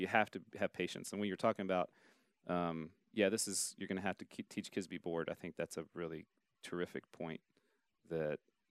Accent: Ohio, United States; I'm from Ohio, so coming to Oklahoma or Texas would be like a long trip.

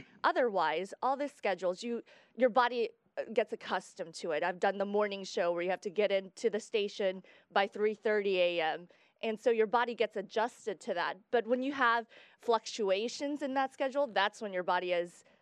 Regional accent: Guatemala; growing up in Guatemala, you know, pageantry was very big because it is part of the Latino culture. So I grew up watching Miss Universe, watching local pageants even there. And my parents are traditional Chinese people.

